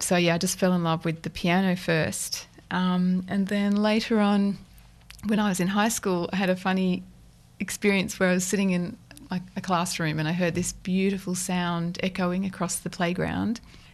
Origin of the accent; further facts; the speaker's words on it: Wollongong, New South Wales, Australia; I played in a community band when I was growing up in Wollongong.